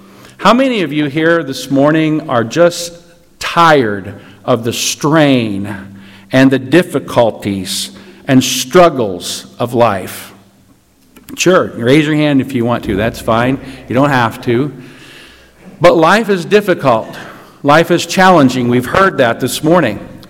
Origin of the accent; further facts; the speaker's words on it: Midwest, United States; So to me, when I think of that, growing up in the Midwest here, I think of a tornado.